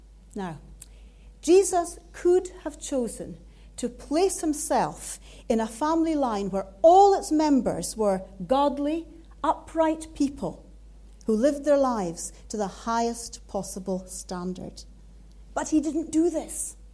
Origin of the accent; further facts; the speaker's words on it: Scotland, United Kingdom; accent: Scottish; So although I have a Scottish accent, I really am a local.